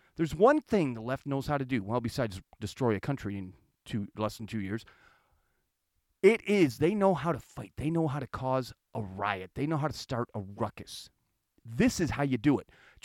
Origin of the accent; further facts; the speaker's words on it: Michigan, United States; In my home state of Michigan, it's 31%.